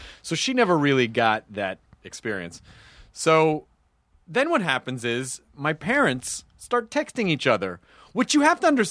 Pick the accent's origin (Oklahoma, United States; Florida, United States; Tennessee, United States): Tennessee, United States; Memphis; also born or lived in Louisville; That's where I was born. Yeah. And that's where, you know, we moved away when I was really, really young, and I grew up in Memphis.